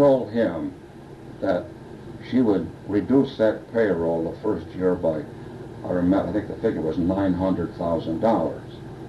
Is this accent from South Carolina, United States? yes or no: no; Lansing, Michigan, United States; I was born and raised in Lansing. Graduated from Eastern High School. Took some courses at MSU.